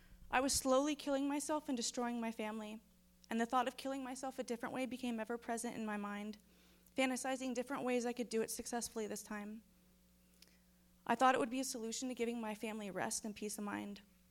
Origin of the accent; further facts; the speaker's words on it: Florida, United States; I'm 30 years old, and I was raised in South Florida.